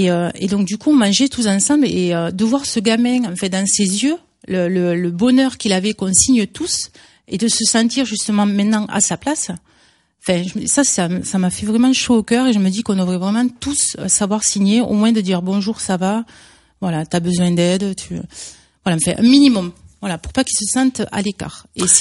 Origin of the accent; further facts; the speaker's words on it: Millau, Occitanie, France; moi, à l'origine, je suis de Millau, dans l'Aveyron. Donc je suis venue sur Montauban